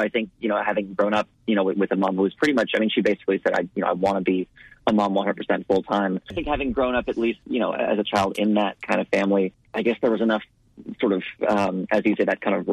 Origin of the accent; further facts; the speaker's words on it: Los Angeles, California, United States; also born or lived in New York; I was raised in Los Angeles and I'd lived in New York.